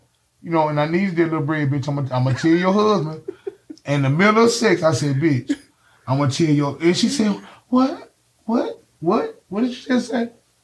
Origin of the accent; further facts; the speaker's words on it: London, United Kingdom; I'm from London.